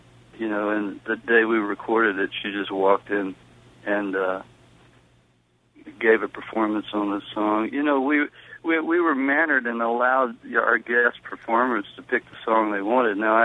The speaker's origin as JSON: {"language": "English", "town": "Houston", "region": "Texas", "country": "United States", "tie": "born or raised there", "said": "You know, because I'm East Houston. I was raised in the Pentecostal pit in East Houston."}